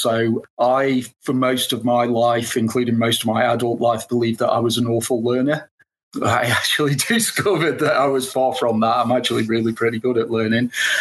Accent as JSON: {"language": "English", "town": "Stoke", "region": "West Midlands", "country": "United Kingdom", "lives_now": "Auckland, New Zealand", "said": "I'm from Stoke in the UK originally. I now live in New Zealand in Auckland with my partner, Amanda"}